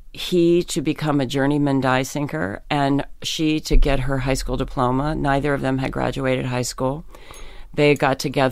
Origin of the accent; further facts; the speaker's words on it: Pennsylvania, United States; In Pennsylvania.